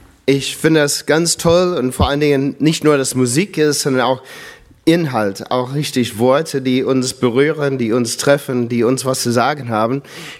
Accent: United States; German is a second language; moved away as an adult; now in Germany; ich komme nicht hier aus Bonn oder sonst aus der Nähe, sondern ich komme ursprünglich aus USA. Ich bin 1977 als Kurzzeitmissionar nach Deutschland gekommen.

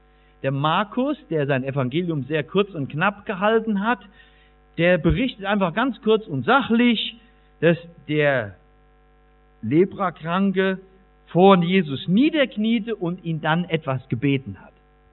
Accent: Eifel, Germany; so wie wir bei uns in der Eifel sagen.

